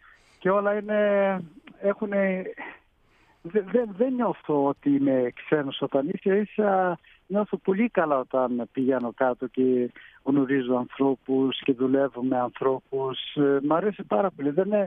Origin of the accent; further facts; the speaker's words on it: Sweden; Κοίταξε, εγώ μεγάλωσα και δύο γονείς μου ήταν, ας γεννήθηκα στη Σουηδία και δύο γονείς μου ήταν Έλληνες.